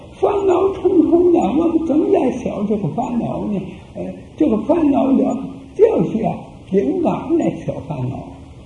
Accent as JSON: {"language": "Chinese", "country": "China", "said": "所以说除去我们中国人，无论哪里人都是贬低下贱的人"}